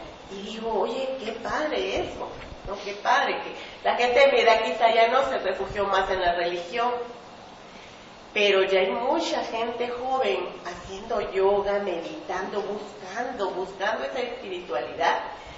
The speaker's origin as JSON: {"language": "Spanish", "region": "Veracruz", "country": "Mexico", "said": "Yo soy de Veracruz y tengo más de 30 años viviendo allá."}